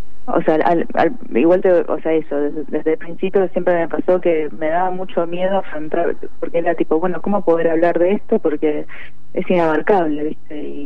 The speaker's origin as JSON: {"language": "Spanish", "region": "Buenos Aires", "country": "Argentina", "tie": "born there", "said": "Yo, siendo hija de coreanos, pero bueno, nací acá en Buenos Aires"}